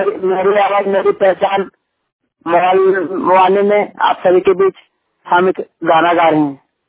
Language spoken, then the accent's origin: Hindi; Jharkhand, India; झारखंड का रहने वाला हूँ, जिला धनबाद जिला का धनबाद मोरवानी का प्रतिनिधि हूँ।